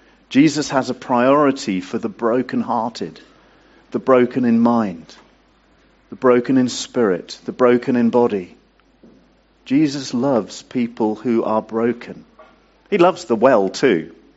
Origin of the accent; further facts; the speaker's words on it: United Kingdom; Because we are British, we hide our emotions.